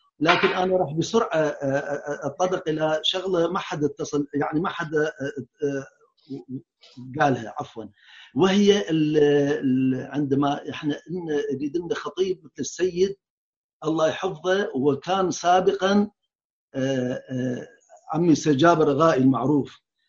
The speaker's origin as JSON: {"language": "Arabic", "country": "Iraq", "said": "اللي كانت عندنا بالعراق أو بالدول مالتنا"}